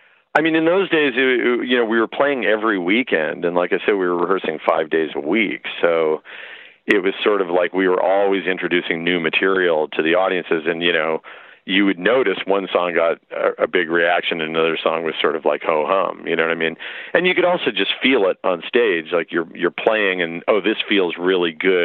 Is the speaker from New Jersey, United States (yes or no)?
no; Berkeley, California, United States; we were growing up in Berkeley